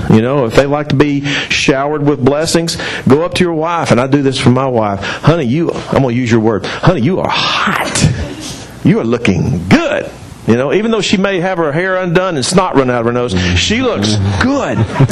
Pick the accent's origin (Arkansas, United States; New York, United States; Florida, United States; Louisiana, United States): Arkansas, United States; You know, I'm from Arkansas, so pardon names.